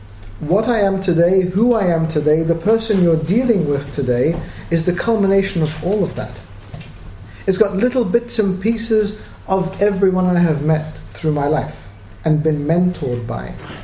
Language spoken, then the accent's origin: English; Australia; now in United Kingdom; I was brought up in Australia